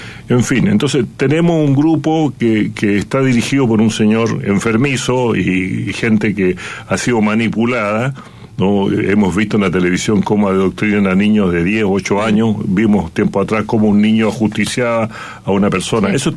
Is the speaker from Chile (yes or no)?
yes; Chile; Yo soy chileno, hijo de sirio. Mis abuelos llegaron hace más de 120 años, mi papá hace 80 años llegaron de Siria.